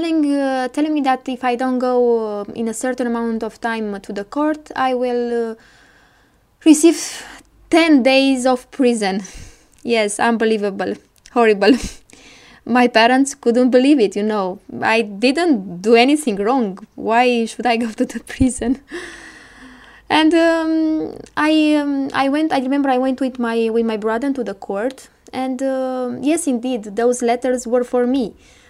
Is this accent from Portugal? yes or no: no; Romania; I'm from Romania. And I want to tell you a story that happened to me when I was about 15 years old. My parents are farmers and I grew up in the countryside.